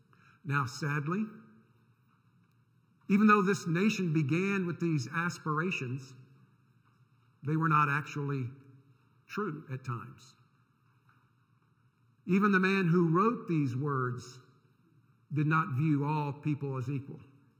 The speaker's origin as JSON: {"language": "English", "country": "United States", "said": "Yes, I'm an American, privileged and humbled to be an American, thankful for the freedoms and the prosperity that I enjoy."}